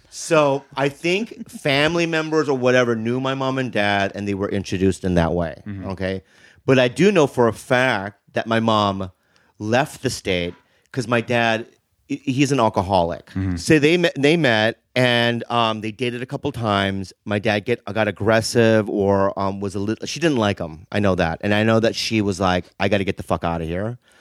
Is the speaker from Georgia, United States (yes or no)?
no; San Diego, California, United States; born there; I was born in San Diego, and right. So was my brother.